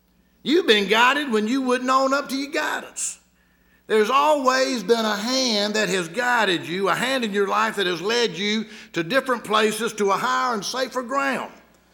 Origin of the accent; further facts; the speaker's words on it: Albany, United States; When I was growing up in Albany